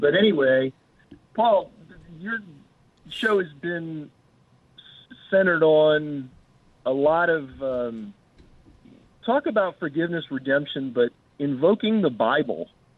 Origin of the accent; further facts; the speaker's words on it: the South, United States; And that's why I'm from the South, and thank God I am.